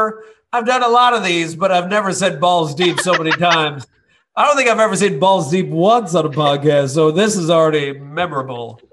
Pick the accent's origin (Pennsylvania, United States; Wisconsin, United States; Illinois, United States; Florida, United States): Illinois, United States; Chicago; Now, I live in Chicago right now. I'm from Chicago. I also live in California.